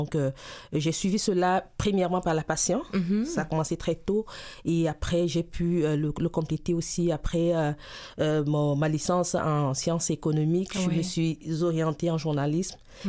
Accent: Cameroon; now in Canada; je suis venue directement du Cameroun

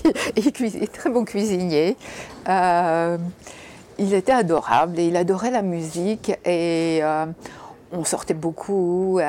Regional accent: Canada; j'étais canadienne, ou je suis canadienne

